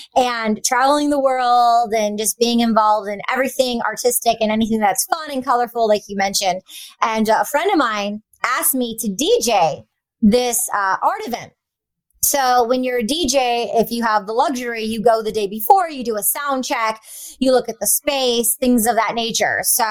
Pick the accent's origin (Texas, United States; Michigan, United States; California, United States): Michigan, United States; born there; Sure. I come from a big Greek family. I was born in Michigan, and I love language.